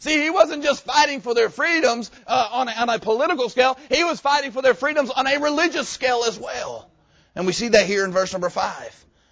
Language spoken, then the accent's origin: English; United States; born there; We should not have to apologize for the fact that we are an American. It's not my fault that I was born here.